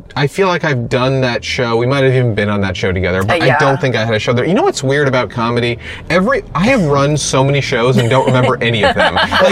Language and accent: English; New York, United States; now in Los Angeles, United States; which is a shame because I grew up in New York where it was really good.